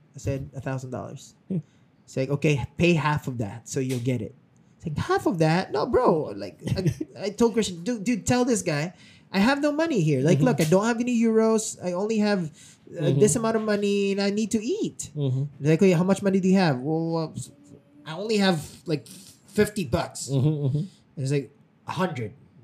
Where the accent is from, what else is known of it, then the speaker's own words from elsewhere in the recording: Philippines; English is a second language; crying is just a mother thing, you know? I grew up with that in the Filipino culture.